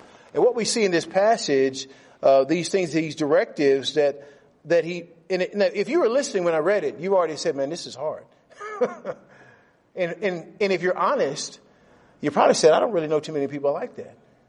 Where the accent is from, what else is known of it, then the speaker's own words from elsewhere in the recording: United States; now in Canada; I'm originally from the United States.